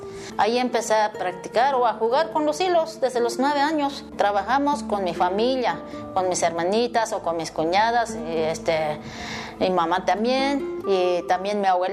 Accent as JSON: {"language": "Spanish", "town": "San Andrés Larráinzar", "region": "Chiapas", "country": "Mexico", "said": "soy de San Andrés Larrenzar, aquí en Chiapas."}